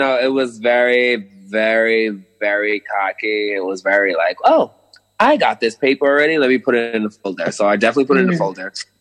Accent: Brooklyn, New York, United States; born or raised there

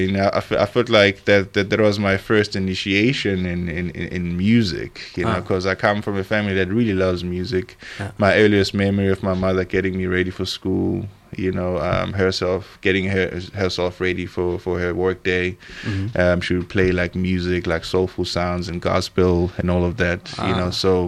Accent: South Africa; first language Zulu; English is a second language; IsiZulu is my native tongue.

